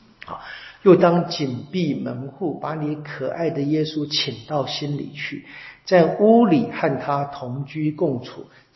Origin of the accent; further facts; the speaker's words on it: Taiwan; 这个我们台湾人太有感了，